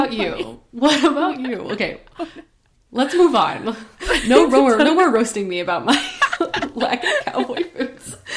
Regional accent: Texas, United States; Okay, it's because I feel like I grew up in Texas and I was such an alt girl.

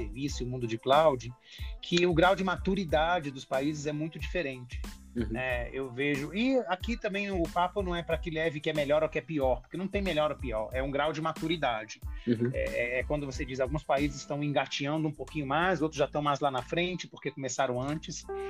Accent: Brazil; nós, como brasileiros, somos mais, talvez, ousados, né, no processo de mudança.

